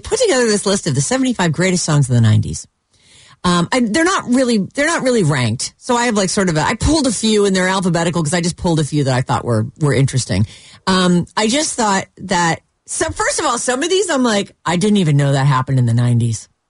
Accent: East Coast, United States; Growing up on the East Coast, there's no such a thing.

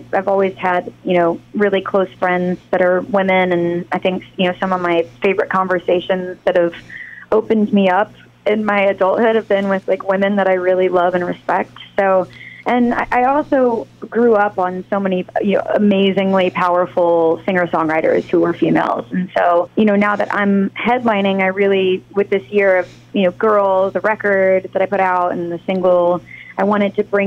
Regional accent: Texas, United States; I mean, we're both from Texas, so I think I can throw down with the best of them.

